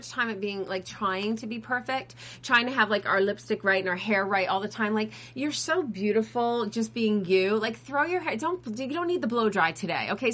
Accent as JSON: {"language": "English", "region": "Massachusetts", "country": "United States", "tie": "born or raised there", "said": "I grew up in the Berkshires, as you see."}